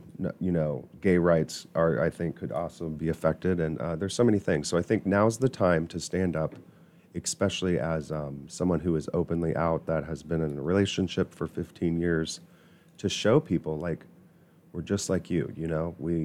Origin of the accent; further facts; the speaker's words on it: New Palestine, Indiana, United States; I guess being a gay child in where I grew up in New Palestine, there wasn't really any place that I felt like was home